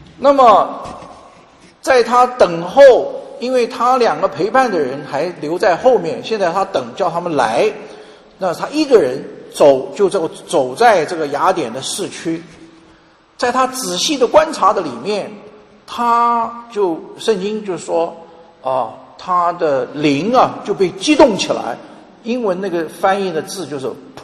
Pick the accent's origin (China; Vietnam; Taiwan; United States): United States; 我们美国人常常听到的 Mother Earth